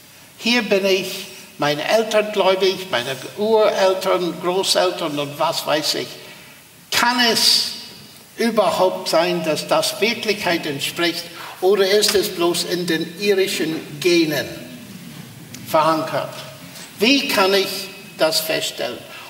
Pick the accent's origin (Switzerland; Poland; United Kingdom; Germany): United Kingdom; Armagh, Northern Ireland; Ich erinnere mich, in meiner Heimatstadt Armagh gab es nicht vieles, aber es gab eine Sternwarte.